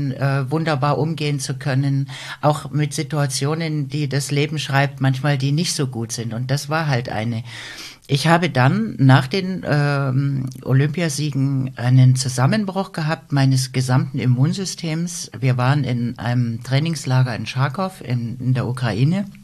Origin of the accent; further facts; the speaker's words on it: Großschönau, Saxony, Germany; ich komme zurück nach Großschönau in meinen Heimatort